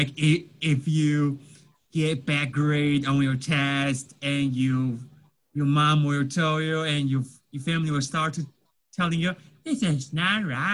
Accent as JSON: {"language": "English", "region": "Fujian", "country": "China", "tie": "born or raised there", "second_language": "English", "moved": "yes", "lives_now": "United States", "said": "So compared to here, what's the difference? I would say there's not much difference."}